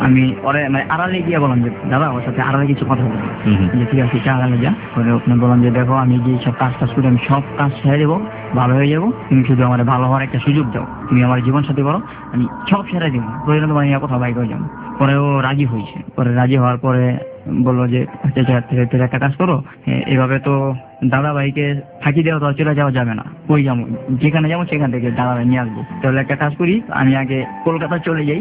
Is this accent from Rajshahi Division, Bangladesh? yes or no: no; Dhaka, Dhaka Division, Bangladesh; বললাম আমার বাড়ি ঢাকা।